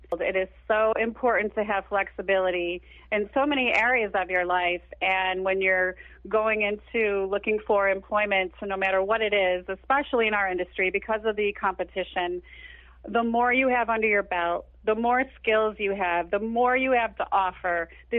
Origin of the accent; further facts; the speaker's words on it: Buffalo, New York, United States; Well, because I grew up in Buffalo, our corporate office is in Buffalo, New York.